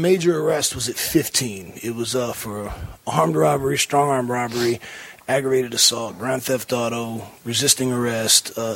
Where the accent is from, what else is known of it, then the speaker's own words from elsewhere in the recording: Miami, Florida, United States; And, you know, it was funny growing up in Miami during the cocaine cowboy days.